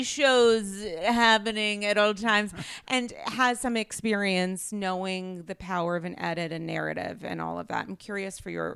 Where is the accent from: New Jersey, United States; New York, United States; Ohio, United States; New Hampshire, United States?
New York, United States; LA sucks because I'm a New Yorker, blah, blah, blah.